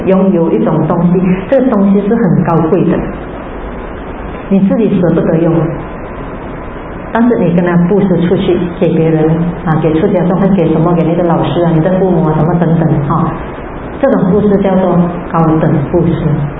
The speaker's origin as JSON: {"language": "Chinese", "country": "Malaysia", "said": "我们马来西亚人呢比较不喜欢听经"}